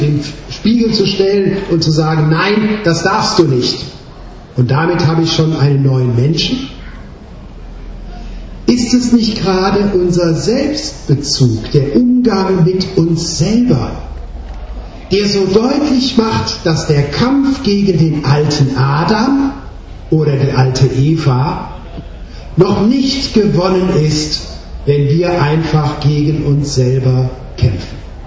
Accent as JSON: {"language": "German", "region": "Baden-Württemberg", "country": "Germany", "said": "ich komme ja aus dem Schwabenland"}